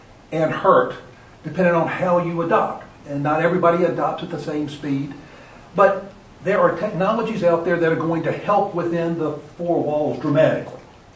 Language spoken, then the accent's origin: English; South Carolina, United States; I'm from South Carolina, so I got to see, and I've been there for a number of years